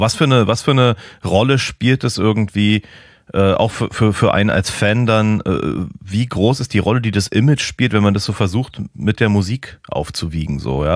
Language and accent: German; Germany; also ich als Piefke, der ich stand im Saturn mit irgendwie 14 vor dem ersten